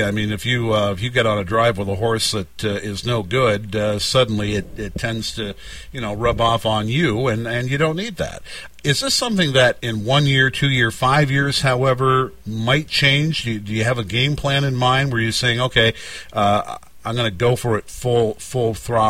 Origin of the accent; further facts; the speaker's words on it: London, Ontario, Canada; You were born and raised in London. That makes two of us.